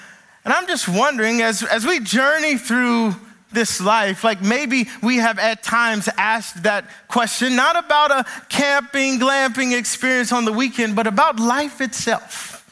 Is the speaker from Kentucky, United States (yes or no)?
yes; Kentucky, United States; I grew up in Kentucky around a bunch of chocolate folk who have no paradigm for camping.